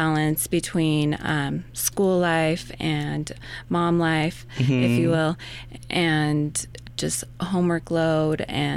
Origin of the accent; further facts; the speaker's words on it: Blackfoot, Idaho, United States; I am originally from Blackfoot. However, I moved to Pocatello in 2001